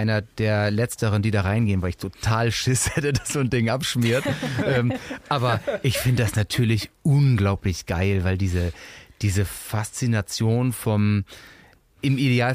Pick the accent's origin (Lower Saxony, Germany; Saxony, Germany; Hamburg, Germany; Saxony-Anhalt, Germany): Hamburg, Germany; ich bin halt Hamburger Jung